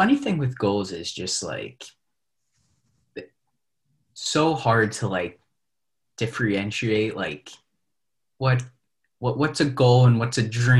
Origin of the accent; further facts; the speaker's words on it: New York City, New York, United States; like I'm from New York City, right? And like a lot of people speak Spanish there.